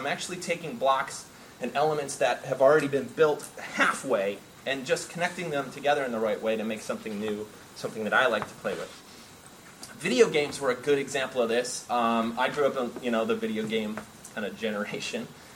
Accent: Michigan, United States; kind of a little bit about how I grew up in Michigan and figured out that I wanted to do this stuff.

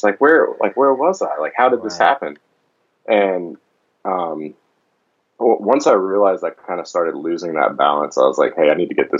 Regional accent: Louisiana, United States; now in Atlanta, United States; we're from Louisiana, but we live in Atlanta.

